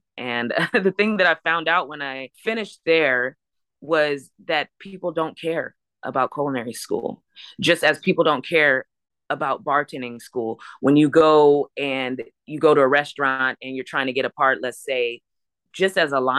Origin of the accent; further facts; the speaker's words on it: Los Angeles, California, United States; So my mom, you know, I was in LA. I'm from Los Angeles and I was in LA and I was, you know, trying music.